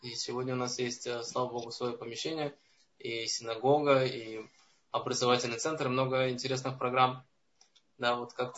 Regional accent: Moscow, Russia; born there; А я уже родился в Москве, как многие горские евреи сегодня рождаются в Москве.

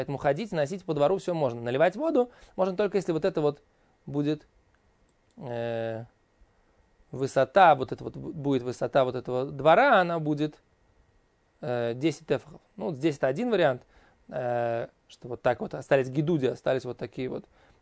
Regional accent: Russia; потому что там, где я вырос, на Волге, были люди, у которых были дачи, прямо вот так вот на береговой линии

